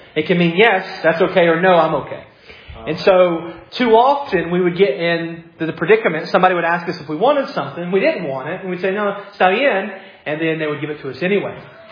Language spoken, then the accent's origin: English; the South, United States; I grew up in the South. I love the gospel.